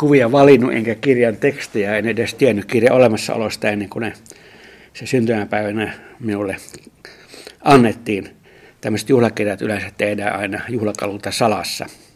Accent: Joensuu, North Karelia, Finland; moved away as an adult; nuorena olin hyvin innokas karjalainen ja varmaan ärsytinkin monia opiskelutovereita, kun tulin Joensuusta Helsinkiin opiskelemaan karjalaisuudellani

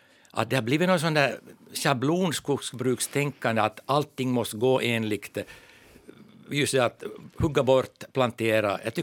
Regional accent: Ostrobothnia, Finland; Jag är ju hemma från Österbotten här som fritidshuset och jag brukar säga att jag lever i exil för att det var via skogsbruket som jag hamnade i exil.

